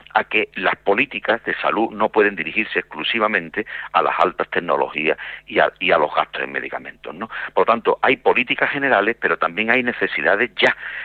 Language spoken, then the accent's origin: Spanish; Andalusia, Spain; nosotros como andaluces tenemos que exigirle a nuestro gobierno